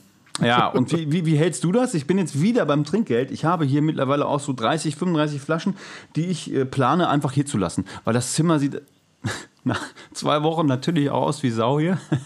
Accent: Gelsenkirchen, North Rhine-Westphalia, Germany; Pass auf, ich komme ja aus Gelsenkirchen.

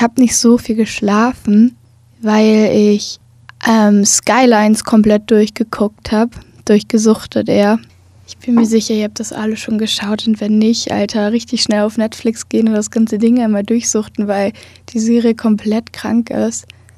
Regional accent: Berlin, Germany; born there; now in Hamburg, Germany; so wie ich jetzt zum Beispiel aus Hamburg, und ich bin ja in Berlin geboren

